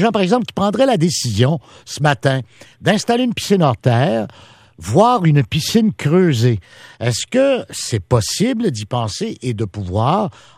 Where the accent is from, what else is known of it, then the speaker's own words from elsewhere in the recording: Quebec, Canada; on pouvait passer un superbe été directement chez nous, au Québec.